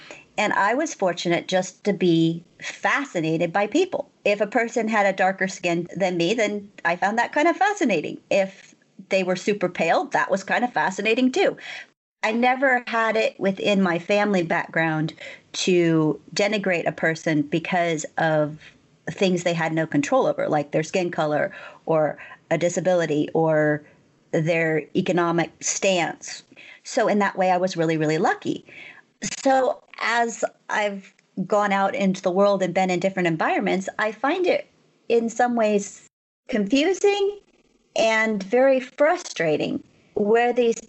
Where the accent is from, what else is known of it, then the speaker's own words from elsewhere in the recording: Sonora, California, United States; a great kid in my hometown of Sonora